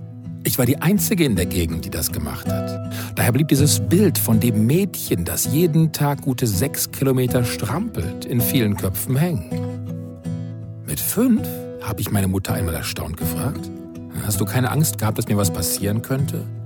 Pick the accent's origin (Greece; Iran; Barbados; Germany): Barbados; wenn ich meine Heimat Barbados besuche, erzählen mir die Leute immer mal wieder von den Erinnerungen, die sie an mich haben.